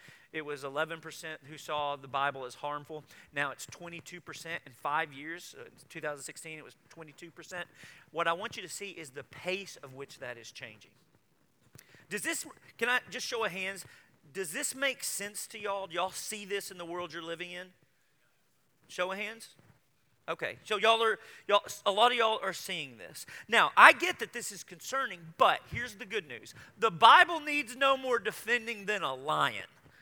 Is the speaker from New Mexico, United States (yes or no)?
no; Benton, Arkansas, United States; So when I was growing up in Benton, Arkansas, Simran Gutral came and lived with us at our house.